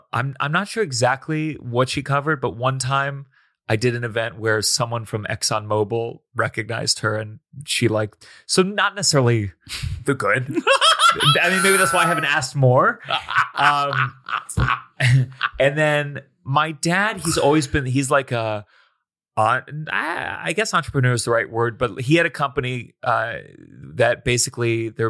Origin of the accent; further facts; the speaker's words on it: Potomac, Maryland, United States; also born or lived in Washington, D.C.; Potomac, Maryland.